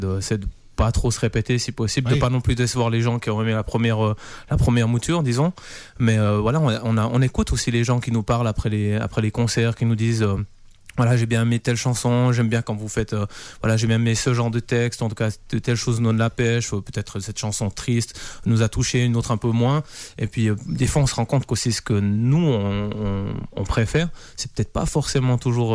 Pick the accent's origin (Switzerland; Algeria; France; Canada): Switzerland; Mais non, on est suisse, on est bien organisé